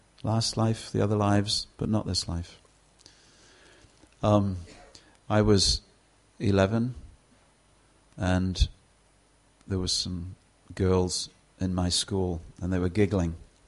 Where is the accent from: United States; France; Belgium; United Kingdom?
United Kingdom; But actually I can't join them because I'm British.